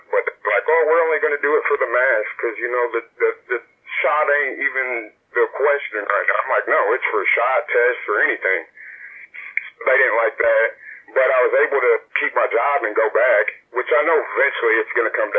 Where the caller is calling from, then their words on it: Indiana, United States; from Indiana.